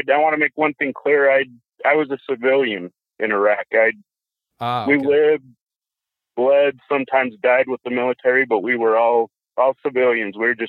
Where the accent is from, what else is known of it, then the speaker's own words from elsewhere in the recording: Idaho, United States; I grew up in Idaho, the potato capital of the world, real big in agriculture.